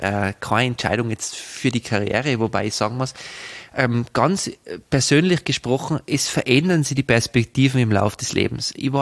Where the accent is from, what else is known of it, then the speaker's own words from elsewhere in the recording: Tyrol, Austria; also da darf man als Tiroler wirklich stolz sein auf uns.